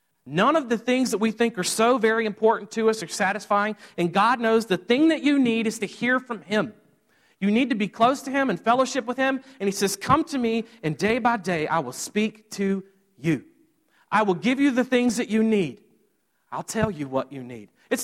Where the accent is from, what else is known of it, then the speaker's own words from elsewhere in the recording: Mississippi, United States; I grew up in Mississippi, so this isn't a shock to some of you from Pennsylvania, but I was barefooted everywhere.